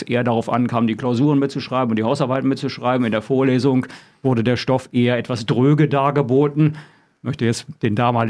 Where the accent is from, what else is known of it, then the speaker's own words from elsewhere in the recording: Northern Germany, Germany; Ich komme aus Norddeutschland